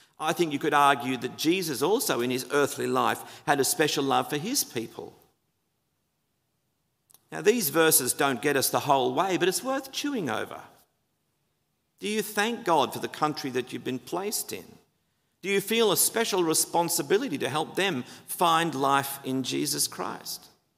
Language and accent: English; Australia; As an Australian, when I see people going to the beach or sport or family instead of coming to church, I get it.